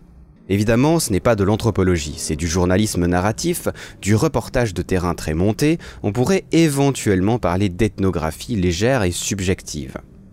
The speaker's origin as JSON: {"language": "French", "country": "Switzerland", "said": "je suis Suisse, j'ai pas vraiment le droit de juger"}